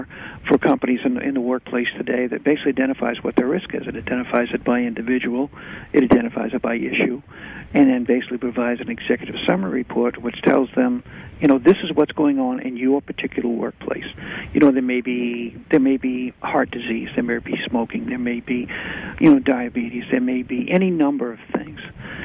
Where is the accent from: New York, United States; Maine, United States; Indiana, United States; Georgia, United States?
Maine, United States; I grew up in Maine. You know, Maine is my home